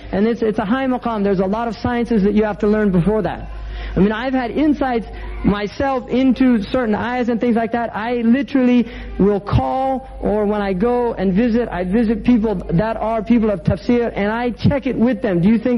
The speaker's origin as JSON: {"language": "English", "town": "Los Angeles", "region": "California", "country": "United States", "said": "I said, Los Angeles. I mean, I'm technically from that area."}